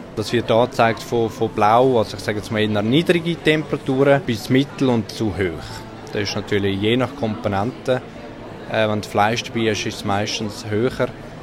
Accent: Meilen, Zurich, Switzerland; now in Gossau, Switzerland; bin 34, aufgewachsen in Meilen, wohne jetzt in Gossau und gelernter Koch.

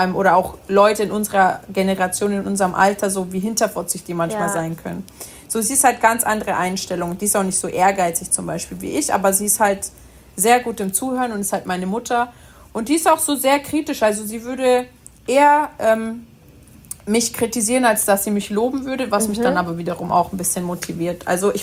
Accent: Italy; wir sind Italiener, mein Onkel ist Sizilianer, mein anderer Onkel ist Napoletaner, also mein Papa ist Römer

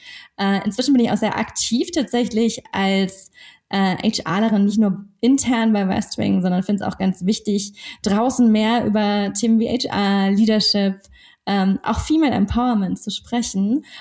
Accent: Munich, Bavaria, Germany; ich bin ein Münchner Kindel

